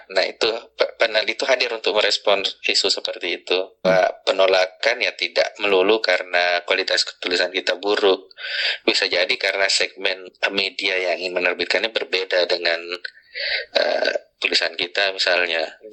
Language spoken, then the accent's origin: Indonesian; Makassar, South Sulawesi, Indonesia; karena saya tumbuh di Makassar misalnya, ada beberapa kata atau ada rasa bahasa atau ada nuansa bahasa yang tidak bisa diterjemahkan langsung ke dalam bahasa Indonesia.